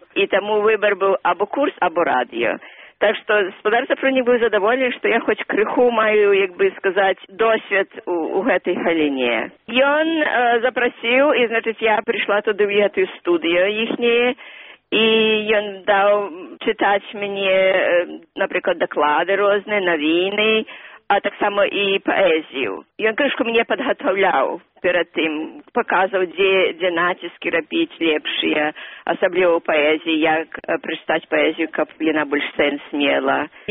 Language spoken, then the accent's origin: Belarusian; Grodno Region, Belarus; А я з Наваградчыны